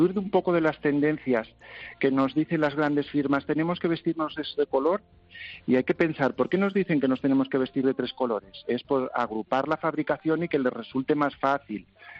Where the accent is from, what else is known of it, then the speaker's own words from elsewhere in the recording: Miguel Esteban, Castilla-La Mancha, Spain; Mi pueblo, que es Miguel Esteban, ya es conocido por el pueblo de las madrinas, el pueblo de las novias, fíjate, en pleno corazón de La Mancha.